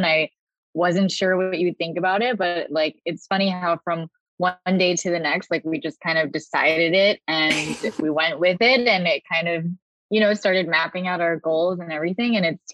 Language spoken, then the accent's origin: English; New York, United States; now in Miami, United States; So yeah, I do live in Miami. I grew up in New York with Danielle.